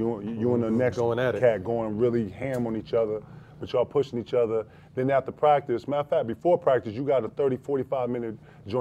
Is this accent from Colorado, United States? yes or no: no; South Carolina, United States; You know, I'm from South Carolina, for everybody who don't know.